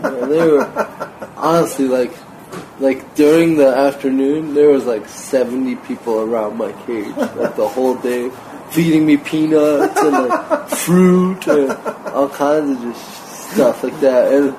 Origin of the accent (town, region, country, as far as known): St. Paul, Minnesota, United States; born or raised there; also born or lived in Cameroon